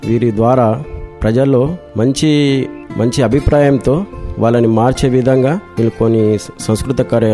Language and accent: Telugu; Jalalpur, Telangana, India; మాది నిజామాబాద్ డిస్టిక్ వర్ణి మండల్ గ్రామం జలాల్పూర్.